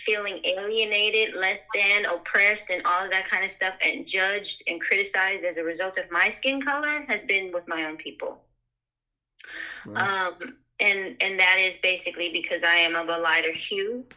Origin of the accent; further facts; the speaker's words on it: Pasadena, California, United States; and I've been told that because I was raised in Pasadena, California, like because my father worked hard to raise us in middle class, you know, neighborhoods